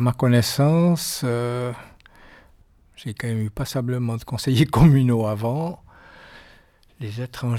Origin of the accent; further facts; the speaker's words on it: Neuchâtel, Switzerland; also born or lived in Cornaux; Je suis originaire de Corneau, mais j'ai passé toute ma jeunesse à Neuchâtel avant de venir à Corneau. Donc, je suis venu à Corneau en 1979.